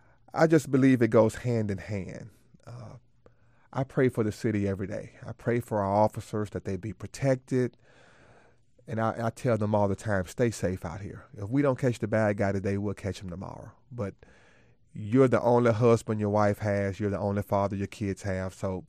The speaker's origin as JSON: {"language": "English", "town": "Birmingham", "region": "Alabama", "country": "United States", "tie": "born or raised there", "said": "so it's like coming home after growing up in Birmingham."}